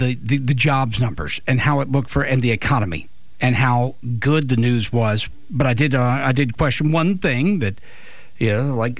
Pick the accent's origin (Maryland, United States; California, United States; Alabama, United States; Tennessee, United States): Alabama, United States; I guess that's a good comparison because we're from Alabama, right?